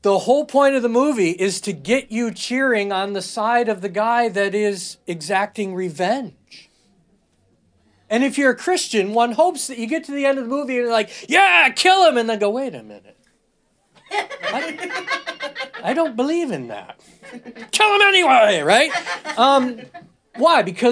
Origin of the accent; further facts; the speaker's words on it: Wales, United Kingdom; I'm not Dutch, I'm Welsh